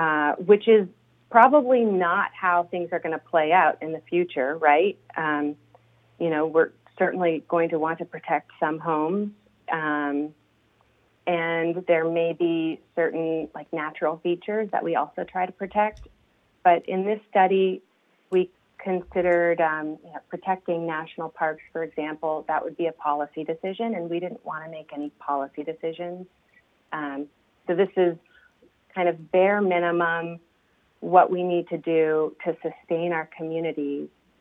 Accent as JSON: {"language": "English", "region": "Alaska", "country": "United States", "said": "So I'm from South Central Alaska, which is not having the same sea level rise issues as your coastline is."}